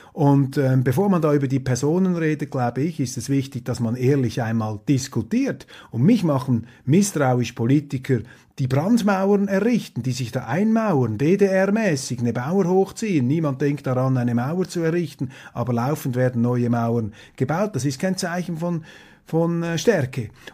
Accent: Switzerland; Also mir fällt das auf als Schweizer.

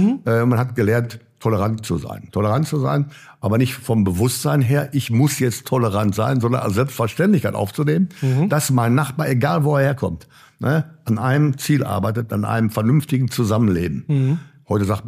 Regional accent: Marl, North Rhine-Westphalia, Germany; born there; Ich bin geboren in Mahl, das ist eigentlich auch am Rande des Ruhrgebiets, schon Teile sind schon fast schon Richtung Münsterland. Ja, ja. Aber geprägt eben auch durch Zechen, ne? Ja. Auguste Victoria und Zeche Brassard und so weiter und so weiter. Mit einem großen Chemiewerk, CWH

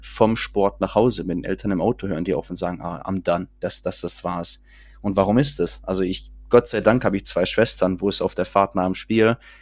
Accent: Baden-Württemberg, Germany; ich komme vom Land aus dem Schwarzwald

